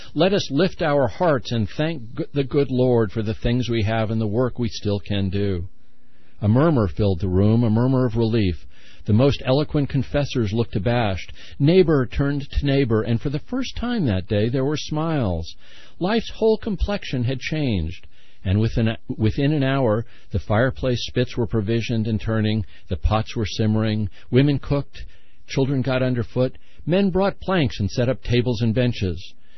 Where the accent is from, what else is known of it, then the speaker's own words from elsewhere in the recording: Massachusetts, United States; I was brought up in Massachusetts.